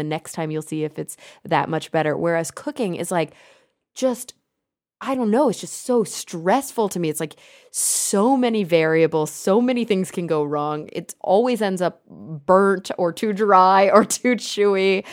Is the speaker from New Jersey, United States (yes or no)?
no; Texas, United States; Well, that's after my own heart as a Texan.